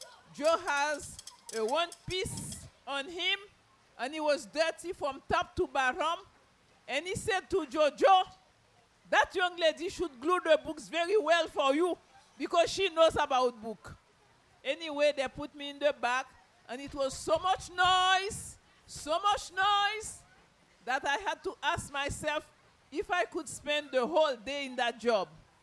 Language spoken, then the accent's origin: English; Haiti; now in Miami, United States; like she told you, and I live in Miami. But I'm originally from Haiti, and I've been in America for 26 years, okay?